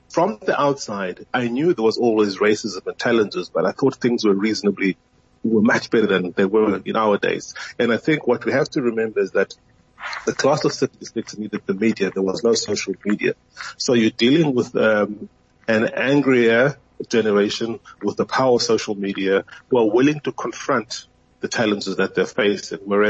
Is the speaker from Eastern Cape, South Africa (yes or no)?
yes; Eastern Cape, South Africa; born there; So I was born in the Eastern Cape in a homeland.